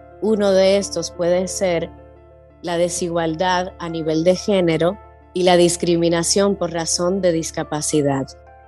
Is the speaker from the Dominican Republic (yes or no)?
yes; Dominican Republic; soy psicóloga, soy de República Dominicana.